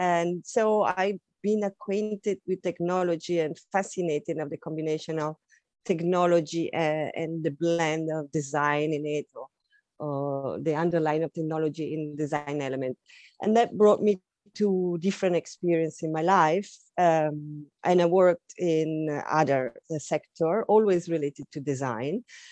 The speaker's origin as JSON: {"language": "English", "town": "Milan", "region": "Lombardy", "country": "Italy", "moved": "as an adult", "lives_now": "London, United Kingdom", "said": "I'm originally Italian. I'm from Milan, the fashion capital, as they call it. I grew up in a very design-rich environment"}